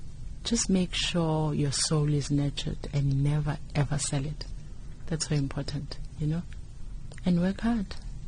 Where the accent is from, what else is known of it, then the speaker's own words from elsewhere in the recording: Westville, KwaZulu-Natal, South Africa; born there; I was born in Westville.